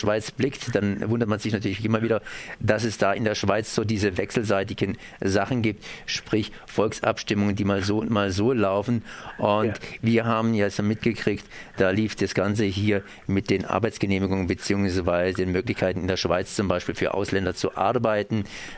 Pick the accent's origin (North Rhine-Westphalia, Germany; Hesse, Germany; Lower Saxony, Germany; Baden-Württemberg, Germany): Baden-Württemberg, Germany; Das liegt ja so nahe, dass man hier als Badener sagt, das ist ja fast hier vor der Haustür.